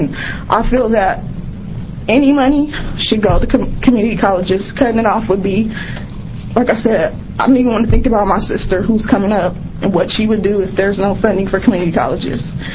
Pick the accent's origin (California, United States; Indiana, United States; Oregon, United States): Oregon, United States; Astoria; I'm from Astoria, Oregon.